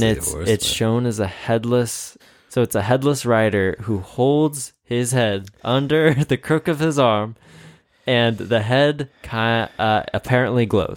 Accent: Ireland; I am Irish.

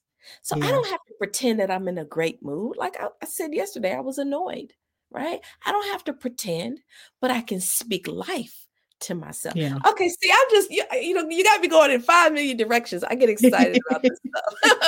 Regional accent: Cleveland, Ohio, United States; She moved back to Cleveland. We're from Cleveland, Ohio. Love Cleveland.

